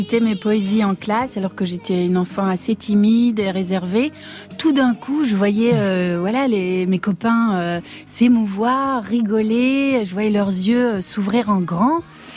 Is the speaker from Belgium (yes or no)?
yes; Belgium; moved away as an adult; now in Paris, France; je venais d'avoir 18 ans, j'ai quitté la Belgique, mes racines, ma culture, ma famille, mes amis. Et je suis tombée dans le 16e arrondissement de Paris.